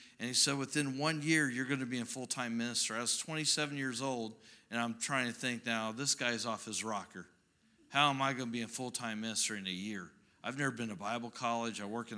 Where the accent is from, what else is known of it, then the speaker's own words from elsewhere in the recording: Greencastle, Indiana, United States; I grew up in Greencastle, Indiana. How many know where that's at? So I'm a Hoosier.